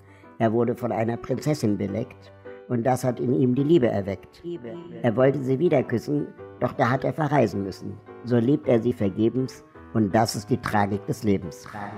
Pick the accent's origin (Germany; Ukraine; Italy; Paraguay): Germany; Ich bin nicht in Deutschland geboren, aber hier aufgewachsen und rede manchmal selber über die Deutschen, als wäre es nicht das Volk, dem ich angehöre.